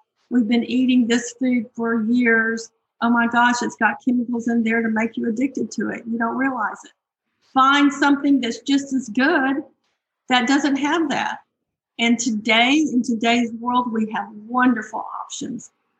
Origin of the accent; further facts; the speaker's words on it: Houston, Texas, United States; I grew up in Houston, Texas, and we were spraying all the time for roaches